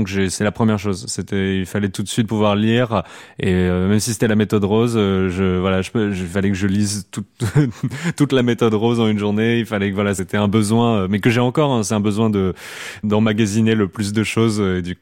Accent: Clermont-Ferrand, Auvergne-Rhône-Alpes, France; born there; Je suis né à Clermont-Ferrand en 1997

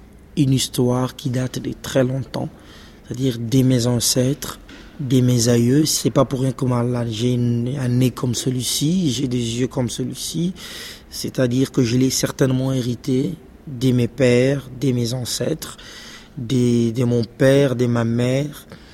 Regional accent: DR Congo; je partage aussi ces mêmes angoisses, ces mêmes inquiétudes en tant que Congolais

